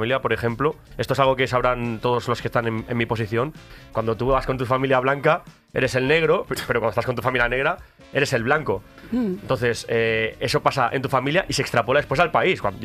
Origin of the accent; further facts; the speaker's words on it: Spain; born there; sobre todo en mi familia negra, que es curioso porque... O sea, aparte de yo nací en España